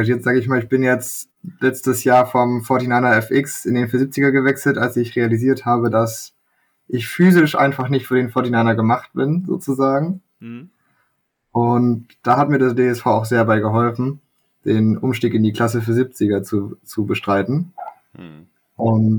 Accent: Magdeburg, Saxony-Anhalt, Germany; also born or lived in Leipzig; now in Kiel, Germany; Ich komme ursprünglich aus Mitteldeutschland, einer nicht allzu segelbegeisterten Region, sage ich mal, aus Magdeburg. Bin dann nach Leipzig gewechselt und wohne jetzt mittlerweile seit fast 2 Jahren hier in Kiel

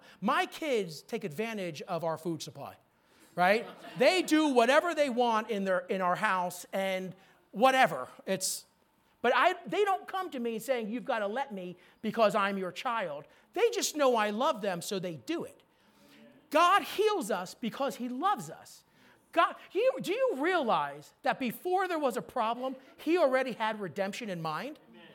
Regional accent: New York, United States; I'm Italian from New York, man. That is a tough thing to overcome.

